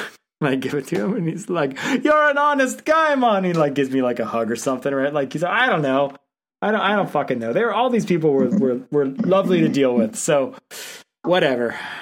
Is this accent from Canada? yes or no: yes; Canada; is that just me looking at it as a Canadian and saying that is weird?